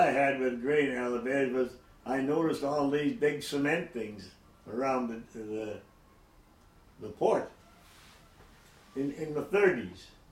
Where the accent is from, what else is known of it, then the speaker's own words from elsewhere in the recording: Fort William, Ontario, Canada; I was born in Fort William.